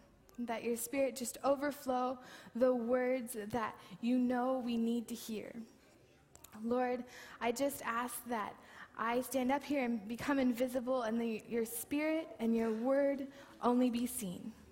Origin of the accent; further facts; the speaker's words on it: Portland, Oregon, United States; Now, I'm from Portland, Oregon, and it is beautiful there, and I love it. My family is all there